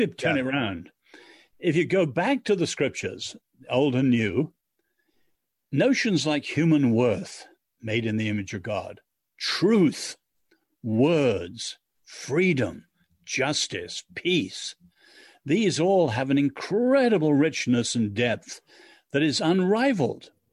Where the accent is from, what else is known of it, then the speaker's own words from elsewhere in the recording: China; You know, as I said, I grew up in China.